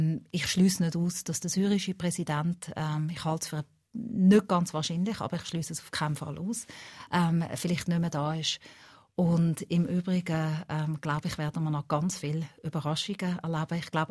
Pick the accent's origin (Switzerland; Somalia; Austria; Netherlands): Switzerland; accent: Swiss German; Wir reden daheim Schweizerdeutsch.